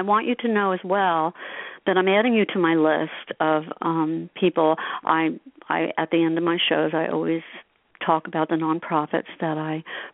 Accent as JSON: {"language": "English", "town": "Asbury Park", "region": "New Jersey", "country": "United States", "tie": "born or raised there", "also_born_or_lived": "Elmhurst", "said": "And I went to parochial school in Asbury Park. I grew up in Asbury and also in Elmhurst later years."}